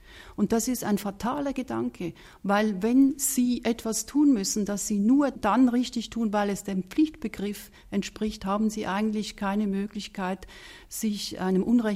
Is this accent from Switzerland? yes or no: yes; Switzerland; ich sage das als Schweizerin mit drei deutschen Großeltern